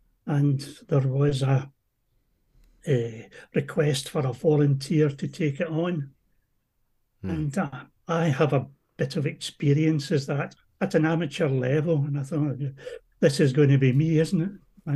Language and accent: English; Scotland, United Kingdom; I'm Scottish, yes.